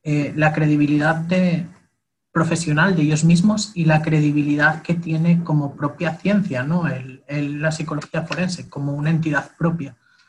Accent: Spain; yo voy a romper como español

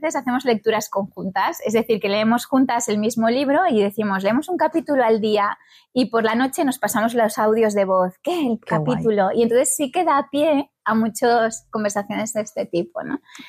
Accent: Barcelona, Catalonia, Spain; Yo soy de Barcelona, he nacido allí y la conozco bien, es mi ciudad.

